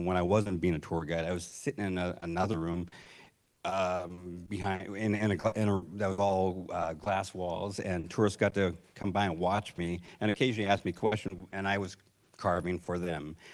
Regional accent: Ketchikan, Alaska, United States; now in Sitka, United States; So growing up, I had my first 13 years of growing up in Ketchikan. The last 40 years of growing up, been here in Sitka.

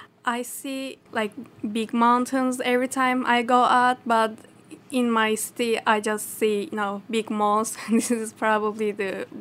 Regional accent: Turkey; Hi, I'm from Turkey, and I'm from the big city part in Turkey.

